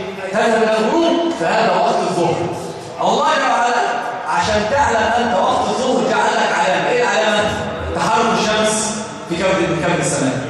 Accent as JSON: {"language": "Arabic", "country": "Egypt", "said": "الوضع عندنا في مصر اي واحد كان بيفتح الدرج"}